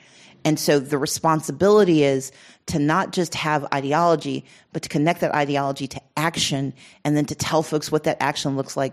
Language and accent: English; Mississippi, United States; also born or lived in Georgia; I grew up in Mississippi. I came of age in Georgia.